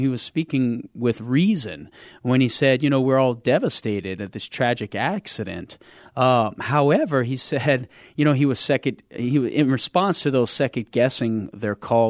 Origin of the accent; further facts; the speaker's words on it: Louisiana, United States; especially me as a Cajun coming from southern Louisiana.